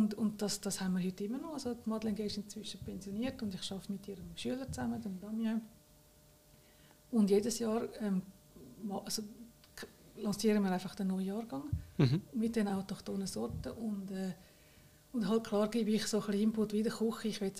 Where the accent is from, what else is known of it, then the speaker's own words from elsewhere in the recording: Switzerland; sind wir Schweizer Weltmeister